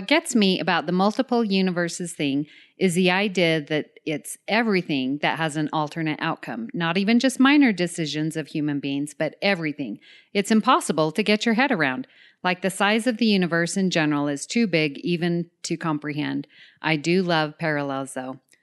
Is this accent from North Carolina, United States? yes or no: no; Utah, United States; Oh, I know this. I know a lot about my home state.